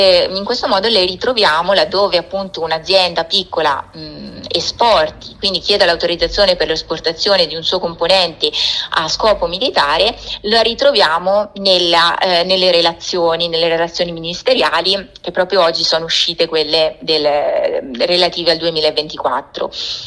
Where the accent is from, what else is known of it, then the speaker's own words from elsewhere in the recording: Faenza, Emilia-Romagna, Italy; del mio territorio, di Faenza, io sono di Faenza